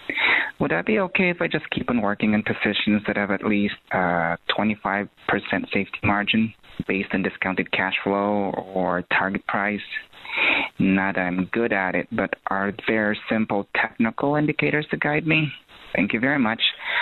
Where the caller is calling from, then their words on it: Ohio, United States; I'm calling from Ohio.